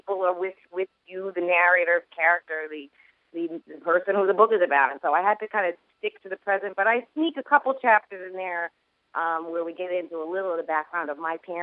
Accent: Queens, New York, United States; I grew up in Queens with a lot of Irish Italians, and I guess that's because of the immigration wave

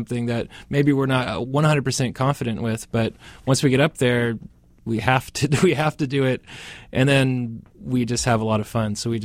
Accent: Vancouver, Washington, United States; also born or lived in Virginia / California / South Carolina / North Carolina; I was born in Virginia. I grew up a lot just throughout, I grew up all around the United States. So it was California, South Carolina, North Carolina, Alaska, Oregon. I spent most of the formative years in Vancouver, Washington.

